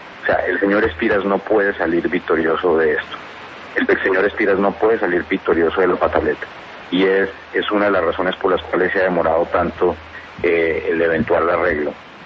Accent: Bogotá, Colombia; Pero nosotros los bogotanos som

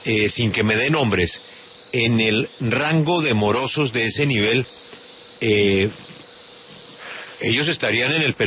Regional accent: Colombia; esos somos los colombianos

